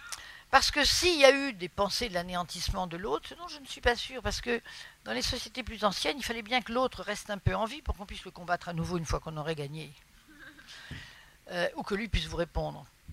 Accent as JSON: {"language": "French", "country": "Madagascar", "tie": "born there", "said": "je suis née à Madagascar, une époque lointaine, et on faisait le voyage en bateau. Donc, on allait de Marseille à Tamatave."}